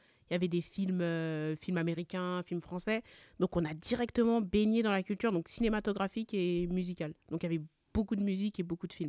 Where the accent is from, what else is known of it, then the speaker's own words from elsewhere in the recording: Hyères, Provence-Alpes-Côte d'Azur, France; on a grandi à Hyères. Hyères, c'est une ville remplie de personnes blanches. Hein, voilà. Tu as vu, on fait partie des premières familles noires à habiter à Hyères.